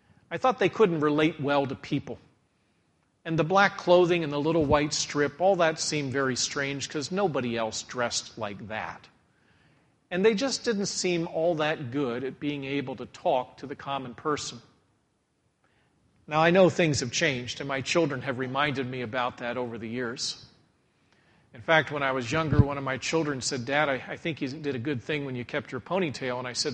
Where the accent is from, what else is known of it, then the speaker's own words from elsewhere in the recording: Gettysburg, Pennsylvania, United States; As a young man, I grew up in Gettysburg, Pennsylvania, right at the foot of the Lutheran Theological Seminary.